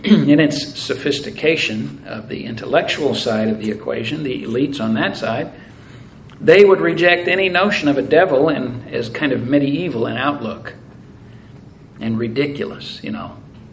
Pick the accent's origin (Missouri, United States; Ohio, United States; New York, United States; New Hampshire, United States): Missouri, United States; Show me. I'm from Missouri.